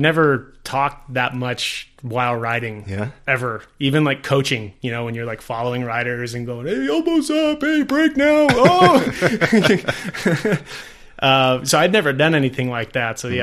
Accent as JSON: {"language": "English", "town": "Chula Vista", "region": "California", "country": "United States", "tie": "born or raised there", "also_born_or_lived": "Pine Valley", "said": "I grew up in Chula Vista before Pine Valley"}